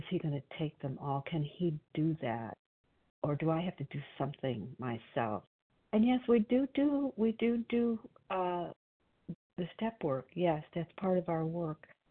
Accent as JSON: {"language": "English", "region": "Illinois", "country": "United States", "said": "Oh, I'm sorry. I'm from Illinois."}